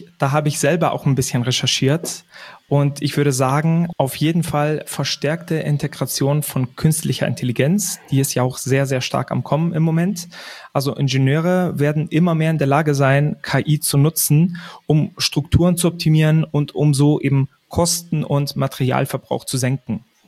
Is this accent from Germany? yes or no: no; Greece; Ich bin ja auch Grieche